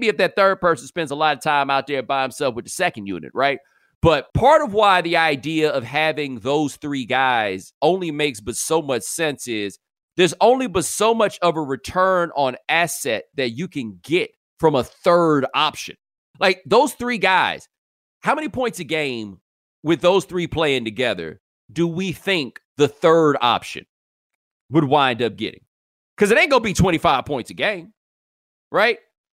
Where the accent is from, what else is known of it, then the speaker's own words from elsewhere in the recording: Sun Belt, United States; I grew up in the Sun Belt, okay? So springtime didn't really mean that much to us because it never really got that cold, right?